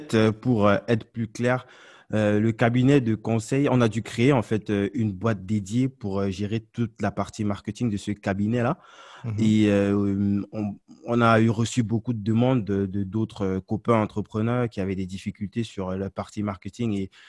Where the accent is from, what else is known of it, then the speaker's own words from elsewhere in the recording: West, Cameroon; first language Homala; French is a second language; je suis originaire de l'ouest du Cameroun, mes parents et... Je suis Bamiléké et ma langue s'appelle le Homala.